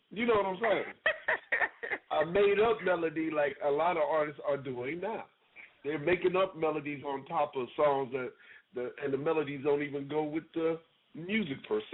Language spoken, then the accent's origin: English; Atlanta, Georgia, United States; I'm in Virginia right now. I'm from Atlanta, and I live in Atlanta.